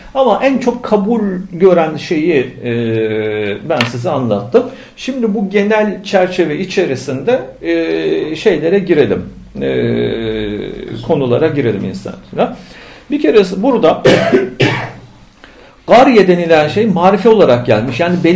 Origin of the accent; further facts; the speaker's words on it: Ankara, Turkey; ben Ankara'da doğup büyüdüm, büyük şehirde. Daha sonra birkaç yıllık bir ilçede görev yaptım. 7-8 yıl. Ondan sonra tekrar İstanbul'a geldim.